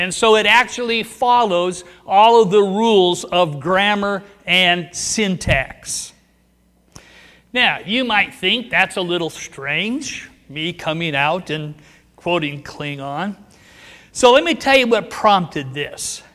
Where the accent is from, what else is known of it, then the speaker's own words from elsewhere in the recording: Oregon, United States; And since I'm from Oregon, I'd always look and see what it said about Oregon.